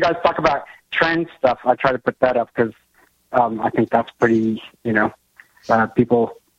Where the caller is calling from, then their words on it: Queensland, Australia; I'm calling from Australia.